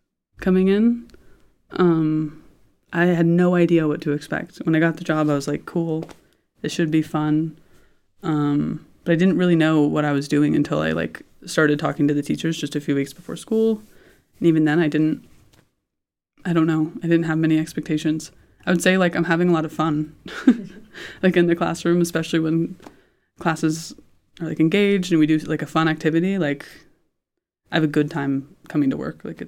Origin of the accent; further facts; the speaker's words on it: Indianapolis, Indiana, United States; growing up in Indianapolis, and I've lived in Indiana my whole life.